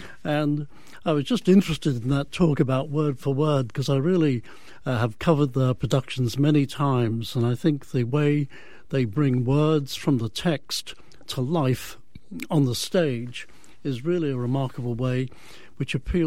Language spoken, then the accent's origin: English; Liverpool, North West England, United Kingdom; Yeah, I come from Liverpool, so it may not be a bad place